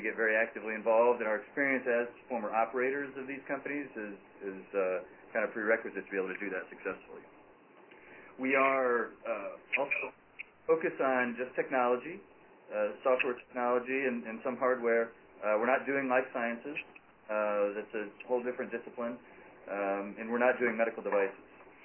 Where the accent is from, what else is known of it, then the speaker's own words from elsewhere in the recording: West Lafayette, Indiana, United States; I'm a product of the Midwest. I grew up in Indiana in the cornfields outside of West Lafayette, not too dissimilar to Madison.